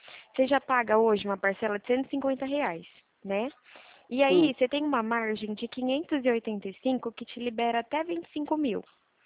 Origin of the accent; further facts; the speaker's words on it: Ribeirão Preto, São Paulo, Brazil; eu sou aqui de Ribeirão Preto